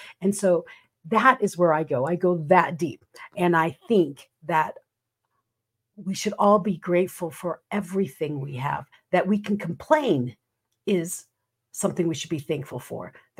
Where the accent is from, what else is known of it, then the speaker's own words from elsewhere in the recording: Philippines; like I grew up in the Philippines, where there was one big pot of rice, you know, one big bowl of rice, and 16 people were sharing this 2 cups of rice.